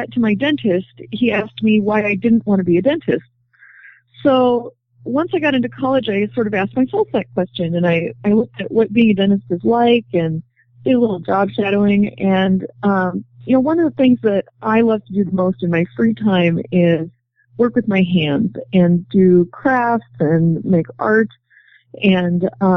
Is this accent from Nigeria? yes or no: no; Madison, Wisconsin, United States; also born or lived in Minnesota / Iowa; Well, I'm from Madison, Wisconsin, and I grew up there. I went to college in Minnesota and then went on to dental school at the University of Iowa.